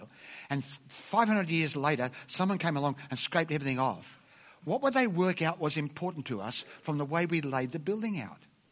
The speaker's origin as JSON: {"language": "English", "country": "Australia", "said": "I'm Australian, I'll tell you."}